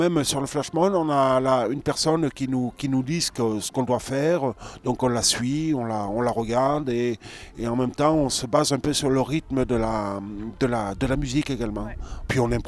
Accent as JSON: {"language": "French", "town": "Nyons", "region": "Auvergne-Rhône-Alpes", "country": "France", "tie": "born or raised there", "also_born_or_lived": "Vaison-la-Romaine", "said": "j'habite à Nyons, j'ai toujours habité à Nyons, je suis né à Vaison et ça fait 44 ans que j'habite à Nyons."}